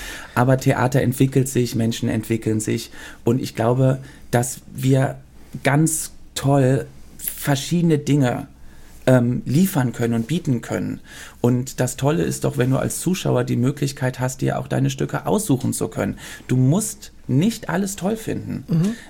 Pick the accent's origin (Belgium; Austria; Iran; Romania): Belgium; born or raised there; also born or lived in Brussels, Belgium / Cologne, Germany